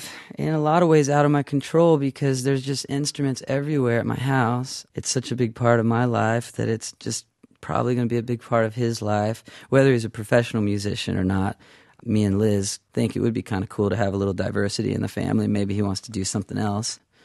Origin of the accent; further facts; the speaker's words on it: Greenville, Texas, United States; And the house I grew up in Greenville, Texas, was on a big highway.